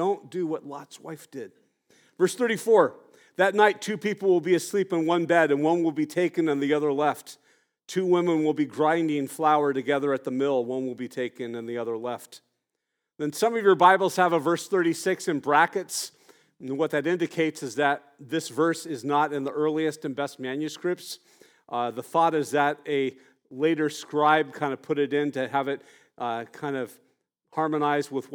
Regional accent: Santa Barbara, California, United States; because I grew up in Santa Barbara

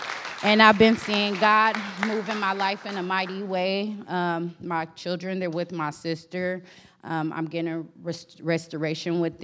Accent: Bakersfield, California, United States; I'm 34. I'm from Bakersfield, California.

